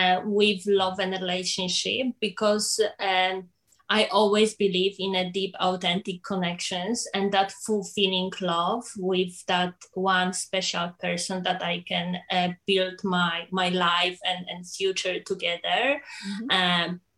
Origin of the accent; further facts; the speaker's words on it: Poland; English is a second language; now in Sydney, Australia; So I live in Sydney for 7.5 years, and I am originally from Poland.